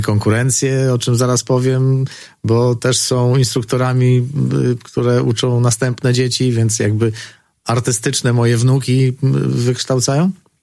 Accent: Mrągowo, Warmian-Masurian Voivodeship, Poland; now in Suwałki, Poland; Przyjechałem z Mrągowa. Moje miasto rodzinne to Mrągowo. Po podróżach po Giżycku-Olsztynie na stałe zameldowałem się w Suwałkach. Tutaj też byłem w wojsku

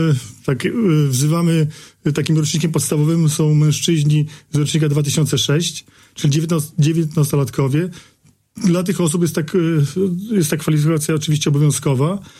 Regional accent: Podlaskie Voivodeship, Poland; now in Białystok, Poland; Pochodzę z Podlasia, z powiatu munieckiego. Mieszkam obecnie na stałe w Białymstoku.

